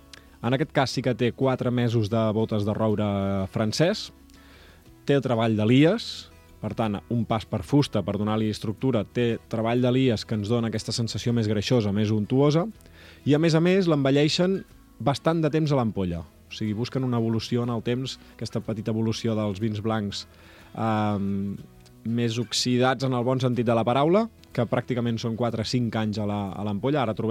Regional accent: Sant Joan de Mediona, Catalonia, Spain; és de Sant Joan de Mediona, d'on sóc jo

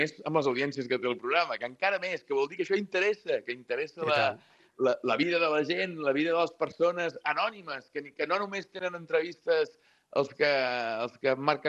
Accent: Sant Feliu de Buixalleu, Catalonia, Spain; A Castellví de la Marca i al meu poble, Sant Feliu de Buixalleu, també deu haver-hi de tot.

